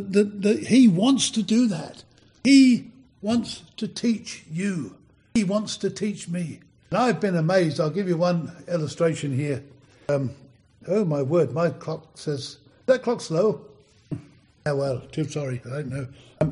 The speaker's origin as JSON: {"language": "English", "region": "England", "country": "United Kingdom", "said": "We're British. We don't do stuff like that. I remember the exact place I was driving along back in England decades ago."}